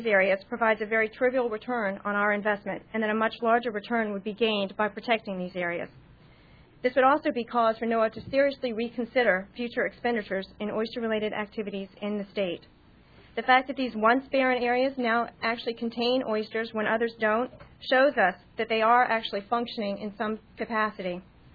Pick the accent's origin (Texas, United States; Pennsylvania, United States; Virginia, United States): Virginia, United States; I grew up in the Northern Neck. I care deeply about the Chesapeake Bay.